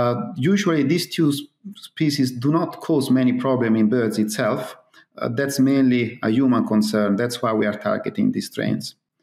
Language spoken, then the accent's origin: English; Italy; English is a second language; now in United Kingdom; The only difference is that I'm originally from Italy, and I was not expecting me to move to UK and to be a poultry vet in UK rather than in Italy.